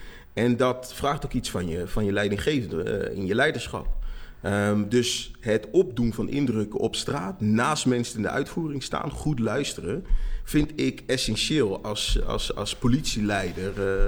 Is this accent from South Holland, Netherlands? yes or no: yes; The Hague, South Holland, Netherlands; now in Zaanstad, Netherlands; ik kom uit Den Haag, geboren en getogen. En ik kwam hier ruim 5 jaar geleden